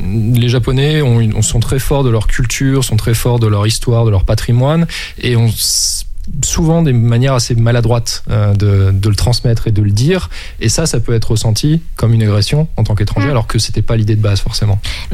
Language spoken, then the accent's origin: French; Camembert, Normandy, France; Enfin, moi, je suis normand, je suis né à Camembert, donc quasiment, donc ça m'a beaucoup manqué.